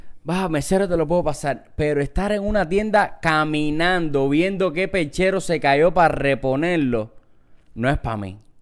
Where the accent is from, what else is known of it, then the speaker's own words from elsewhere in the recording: Cuba; Pero tú sabes que yo soy cubano.